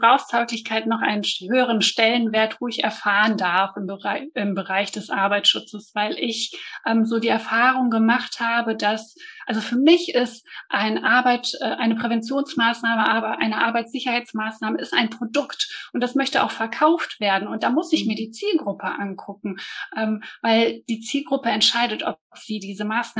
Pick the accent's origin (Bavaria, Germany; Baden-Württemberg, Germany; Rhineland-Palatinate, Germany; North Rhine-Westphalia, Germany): North Rhine-Westphalia, Germany; Bonn; Also ich komme aus Bonn. Ich wohne in dem kleinen, beschaulichen Bonn. Nicht zu groß, nicht zu klein. Fühle mich hier auch sehr wohl.